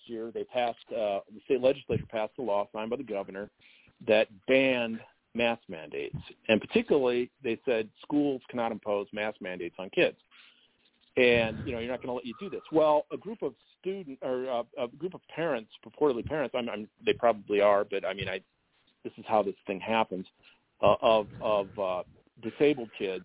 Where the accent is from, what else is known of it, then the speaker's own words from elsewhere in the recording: Iowa, United States; My home state of Iowa, I've been following this a little bit.